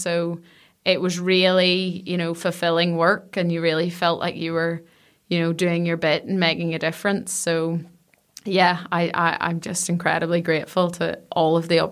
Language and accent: English; Belfast, Northern Ireland, United Kingdom; I'm born and bred in Belfast